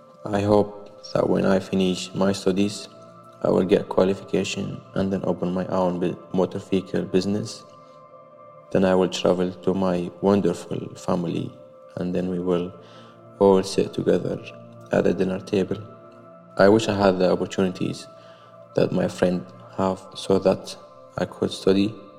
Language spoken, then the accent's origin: English; Syria; I am 20 years old. I come from Syria.